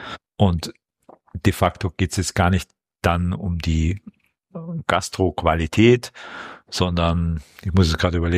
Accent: Vienna, Austria; Also bin ja in Hitzing aufgewachsen in Wien. Und dann bin ich so langsam weggegangen zum Studieren

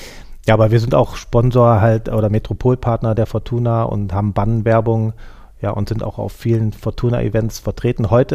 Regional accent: Düsseldorf, North Rhine-Westphalia, Germany; born there; dass ich ja gebürtiger Düsseldorfer bin und hier in Düsseldorf lebe.

